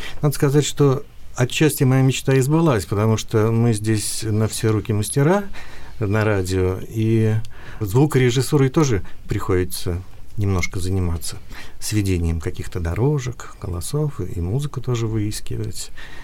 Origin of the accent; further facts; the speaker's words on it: Sochi, Krasnodar Krai, Russia; Очень хорошо проходило мое детство в Сочи. Ну, представьте, маленький город на берегу моря, счастливое детство, жизнь во дворе